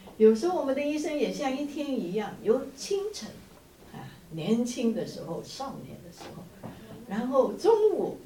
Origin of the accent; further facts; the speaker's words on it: China; 我们中国人都有希望能够长命百岁啊